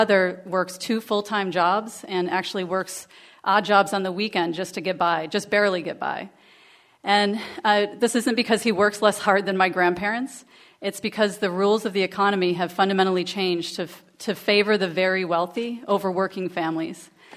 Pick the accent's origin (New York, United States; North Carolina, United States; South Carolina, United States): New York, United States; Granville; I'm from Granville, New York. It's a small town in Washington County of about 6,000 people.